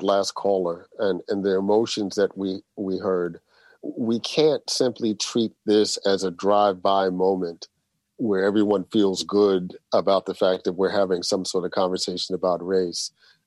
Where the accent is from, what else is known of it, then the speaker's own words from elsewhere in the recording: New York City, New York, United States; You know, I grew up in New York City and am old enough to remember where we used to celebrate, you know, Abraham Lincoln's February 12th birthday